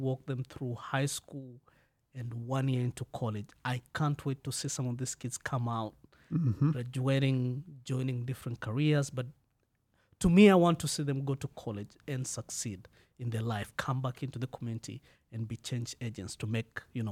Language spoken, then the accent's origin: English; Kenya; moved away as an adult; now in United States; I'm originally from Kenya. I've been in the U.S. since 2014.